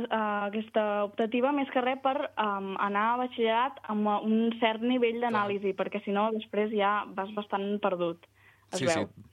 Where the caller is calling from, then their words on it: La Ràpita, Catalonia, Spain; La Ràpita al Penedès.